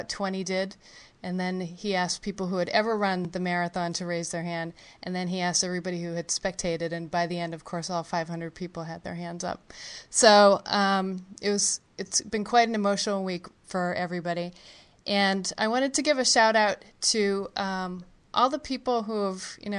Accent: Melrose, Massachusetts, United States; I told you that I grew up in Melrose, Massachusetts, and when I grew up in the 70s and 80s

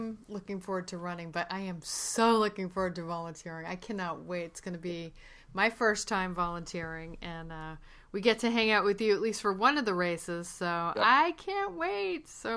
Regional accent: St. Louis, Missouri, United States; I'm from St. Louis.

